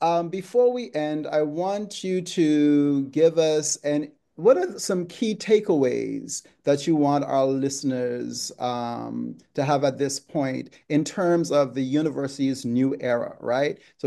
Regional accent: Bahamas; Growing up in the Bahamas, but I used to see the, you know, when tourists would come in and they would wear their Gators shirt, right?

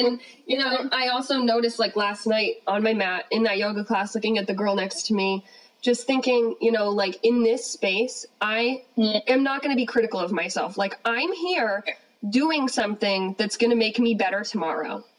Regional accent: Massachusetts, United States; I know so many people in my home state of Massachusetts and all around the country

